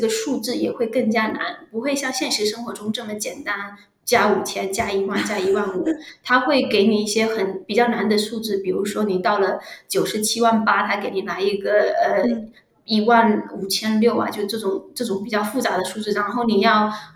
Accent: Guangdong, China; 首先我英语肯定不能像这边 local 说的那么好，而且我也不是 ABC， 然后我是潮汕人，所以我其实说普通话，我会说普通话跟广东话，但其实说普通话跟广东话我都是有点口音的

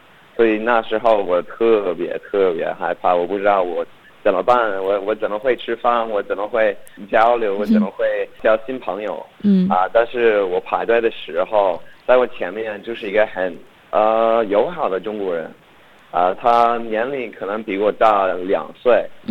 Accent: Australia; Chinese is a second language; 我是从澳大利亚来的，然后我学了中文，学了好像是快到五年。然后我之前在清华大学读书

